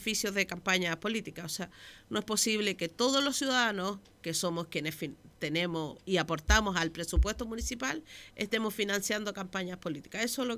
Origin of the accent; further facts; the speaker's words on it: Casablanca, Valparaíso, Chile; tengo la cercanía con la gente, soy de Casablanca